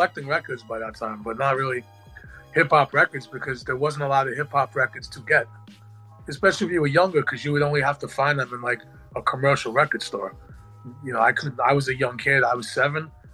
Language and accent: English; Long Beach, New York, United States; I grew up in a town called Long Beach, like where I was born in New York.